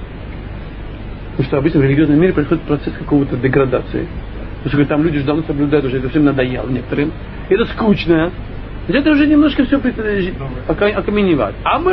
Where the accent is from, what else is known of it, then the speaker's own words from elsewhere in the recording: Russia; Мы выросли в России 70 лет.